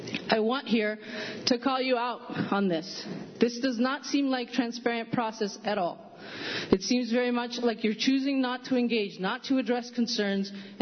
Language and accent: English; Groton, Connecticut, United States; I'm from Groton.